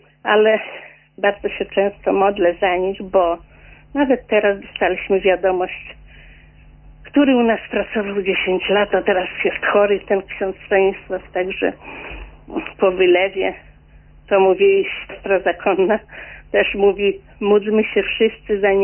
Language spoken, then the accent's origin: Polish; Lublin Voivodeship, Poland; now in Elbląg, Poland; I ja jestem w takim wychowana, że wizyta duszpasterska w moim rodzinnym domu w Lubelskim